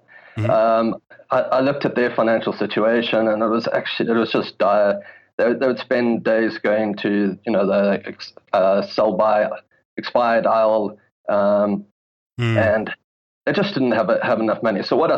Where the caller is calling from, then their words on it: London, United Kingdom; I'm currently based in London.